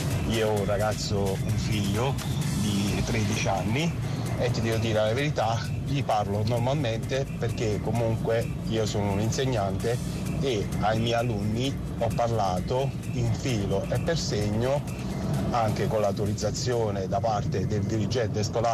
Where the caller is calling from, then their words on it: Aversa, Campania, Italy; Siamo da Aversa.